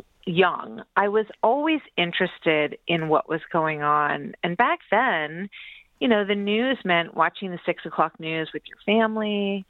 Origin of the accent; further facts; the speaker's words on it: Wyckoff, New Jersey, United States; also born or lived in Chicago / Maryland; I have two older sisters, and we were raised in Wyckoff, but we moved around. We were in Chicago. We were in Maryland.